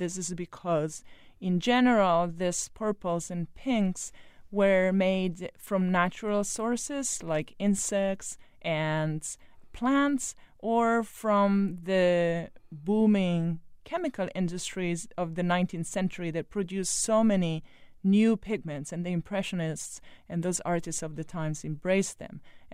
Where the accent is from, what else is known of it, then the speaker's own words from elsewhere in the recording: Italy; my home country, Italy.